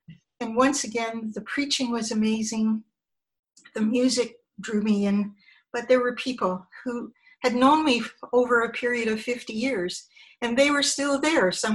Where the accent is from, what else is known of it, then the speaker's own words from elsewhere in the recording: Edmonton, Alberta, Canada; moved away; In the fall of 1971, I left my hometown of Edmonton and moved east to study at Toronto Dance Theatre. I lived on Jarvis Street north of Carleton